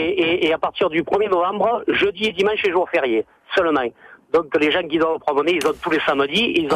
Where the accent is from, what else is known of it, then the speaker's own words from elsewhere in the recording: Beauvoisin, Occitanie, France; born there; je suis chasseur, je suis né à Beauvoisin.